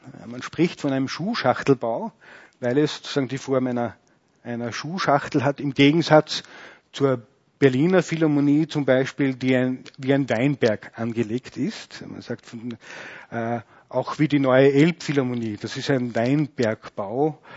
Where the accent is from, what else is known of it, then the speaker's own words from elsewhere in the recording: Austria; Auch die Konzerthausbautätigkeit, zwar nicht von regelmäßig bespielten Konzerthäusern bei uns in Österreich